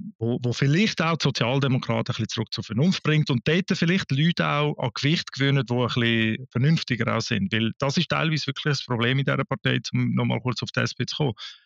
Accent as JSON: {"language": "German", "town": "Zürich", "region": "Zurich", "country": "Switzerland", "tie": "born or raised there", "said": "Ich bin ja selber Zweitgenerationler. Ich bin als Baby erst in die Schweiz gekommen, aufgewachsen, Zürich ist aber meine Heimat"}